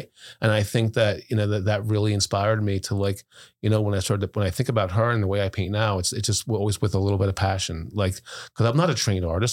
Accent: New York City, New York, United States; born there; Well, I was born in New York City. My mom is from the Bronx. My dad's from Harlem.

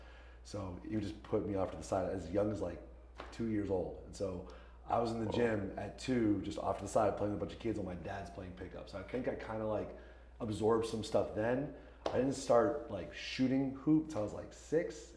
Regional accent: La Cañada, California, United States; also born or lived in Huntington Beach; Grew up in La Cañada, suburb outside of Pasadena. And then I was there until about freshman year. And then we moved to Huntington Beach for my last 3 years of high school.

